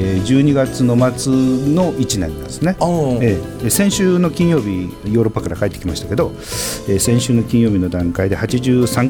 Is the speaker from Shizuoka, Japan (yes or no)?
no; Toyohashi, Aichi, Japan; 僕は豊橋から来ましたよ、豊橋って知ってるっていうとこから話がね、最初は始まるんです。